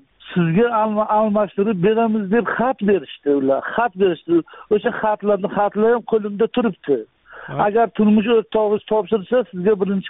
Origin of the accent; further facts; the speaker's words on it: Koson District, Kashkadarya Region, Uzbekistan; born there; Men 1977-yil Koson tumanida tug'ilganman.